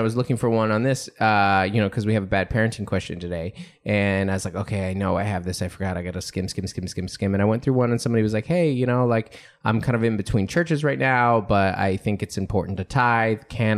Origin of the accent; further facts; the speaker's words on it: Seattle, Washington, United States; I was like, I'm from Seattle. There's no Yankee. There's no Yankee in me. None whatsoever.